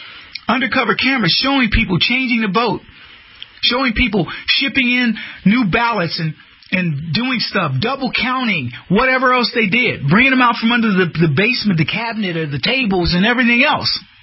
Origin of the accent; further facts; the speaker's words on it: United States; As American patriots and capitalists, we figure it out.